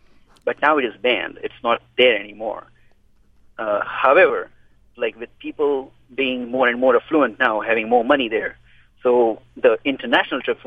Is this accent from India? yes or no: yes; Western India, India; I grew up in India, Western India.